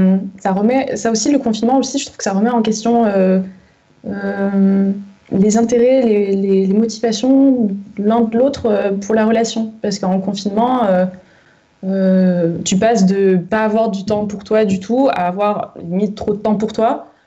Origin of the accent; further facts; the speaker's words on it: Southern France, France; moi aussi, je suis du Sud